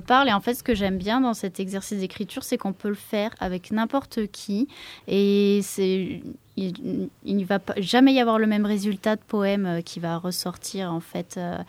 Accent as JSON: {"language": "French", "region": "Provence-Alpes-Côte d'Azur", "country": "France", "said": "Alors moi, je viens de la région de Sisteron, donc qui n'est pas du tout loin, de l'autre côté de la montagne."}